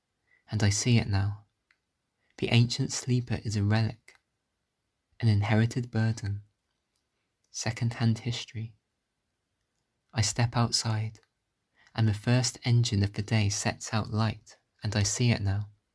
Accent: South West England, United Kingdom; So I grew up in the Forest of Dean in Gloucestershire, and I do draw on that location for ideas for my poems.

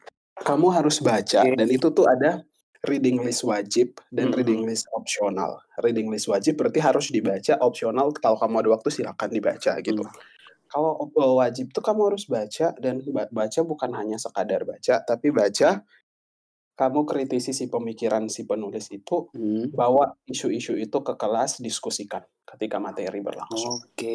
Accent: Indonesia; Kita kan dari Asia, Indonesia, budaya Timur

